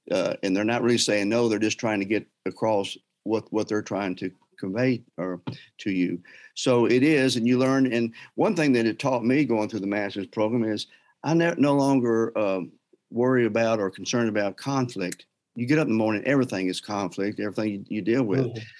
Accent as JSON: {"language": "English", "town": "Memphis", "region": "Tennessee", "country": "United States", "said": "As I mentioned, I'm from Memphis, but, you know, love all of Tennessee"}